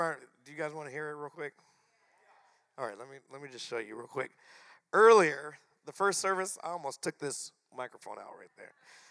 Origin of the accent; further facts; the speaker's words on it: Phoenix, Arizona, United States; I'm from Phoenix, Arizona, where me and my wife and our five children